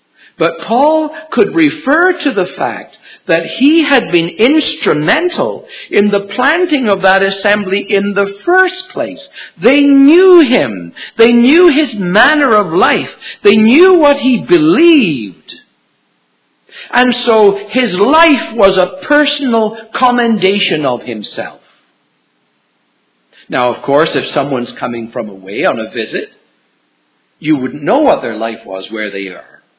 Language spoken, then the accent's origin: English; United Kingdom; now in Canada; Liz and I came from Britain. We came from an assembly in Uxbridge, near London.